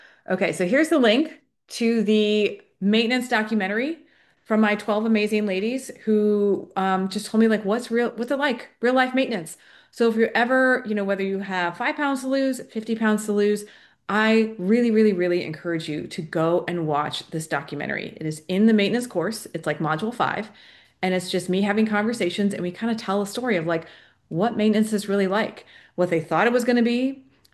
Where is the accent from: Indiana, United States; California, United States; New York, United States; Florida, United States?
Florida, United States; Miami; A fun fact, I grew up in Miami, Florida, and I was a rising senior, almost a senior in high school, when Hurricane Andrew rolled through